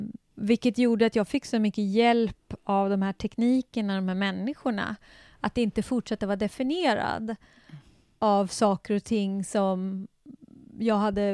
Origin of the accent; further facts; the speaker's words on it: Sweden; jag kommer från Sverige och idrottssverige där det var mera det här med att antingen hade du talang eller också hade du inte talang